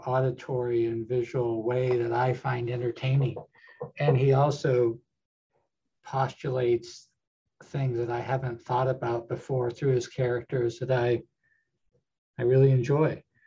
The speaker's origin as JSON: {"language": "English", "region": "California", "country": "United States", "said": "And I'm a Californian, and it's an interesting history."}